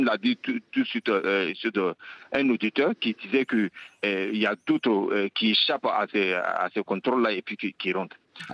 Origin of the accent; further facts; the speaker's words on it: Côte d’Ivoire; Et quand il demande de légaliser la cocaïne ici, chez nous en Côte d'Ivoire